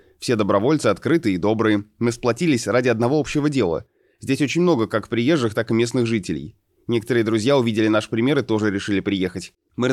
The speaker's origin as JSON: {"language": "Russian", "country": "Belarus", "lives_now": "Crimea", "said": "Я родом из Беларуси, но последние 4 года живу в Крыму."}